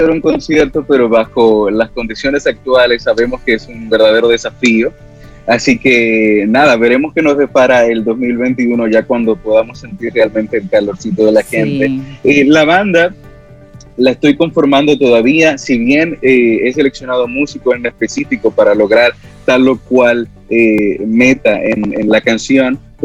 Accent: Dominican Republic; con lo que yo soy, con lo que somos como dominicanos.

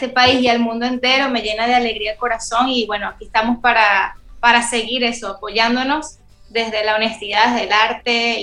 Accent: Venezuela; now in Dominican Republic; de mi tierra Venezuela, con elementos también de la música del mundo, que estar aquí estos 4 años en Dominicana me ha enriquecido muchísimo musicalmente y personalmente

